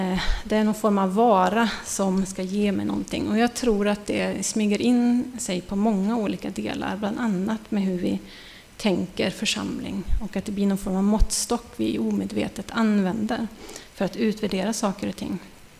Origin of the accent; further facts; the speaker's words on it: Norrland, Sweden; jag kommer ju från norra Norrland, det är en bit att åka.